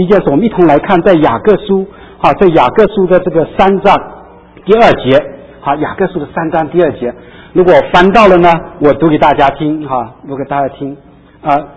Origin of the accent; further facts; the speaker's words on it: China; 在我们中国人说什么事情都爱说死了啊